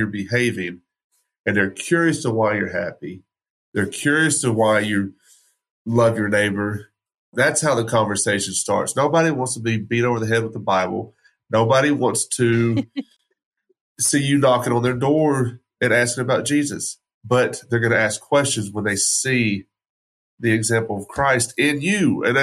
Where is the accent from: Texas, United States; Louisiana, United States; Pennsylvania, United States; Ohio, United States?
Texas, United States; I grew up in West Texas, so that's gun culture.